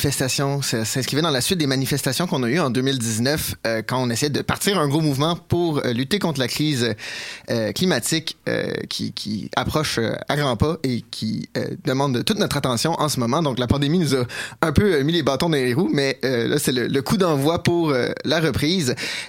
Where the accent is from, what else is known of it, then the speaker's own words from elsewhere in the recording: Saint-Hyacinthe, Quebec, Canada; je suis d'origine de Saint-Hyacinthe, la première ville au Québec à avoir mis en place là, un système de compostage au municipal.